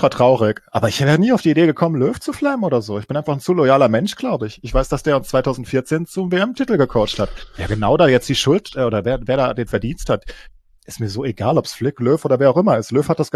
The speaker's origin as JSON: {"language": "German", "town": "Frankfurt", "region": "Hesse", "country": "Germany", "said": "aufgrund meiner Vereinsprägung als Frankfurter"}